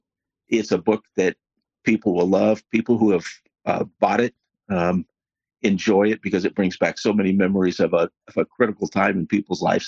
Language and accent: English; Pacific Northwest, United States; Every time you would go to the beach, one of the things you had to watch out for was the logging trucks, because they were all over the place.